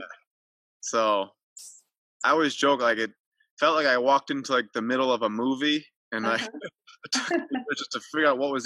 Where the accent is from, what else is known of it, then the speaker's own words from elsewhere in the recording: Illinois, United States; Well, I grew up in the Midwest in a suburb of Chicago.